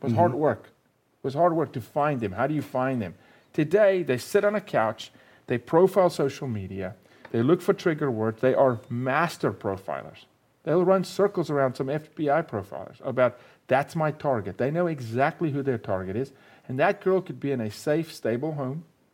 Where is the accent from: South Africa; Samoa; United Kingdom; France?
South Africa; moved away as an adult; now in United States; I'm from South Africa. I lived through apartheid. And I migrated from apartheid to the United States